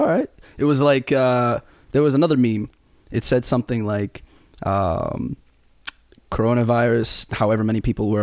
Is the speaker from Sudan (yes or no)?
yes; Sudan; We saw Sudan, my home country, close their borders immediately and turn planes around in midair.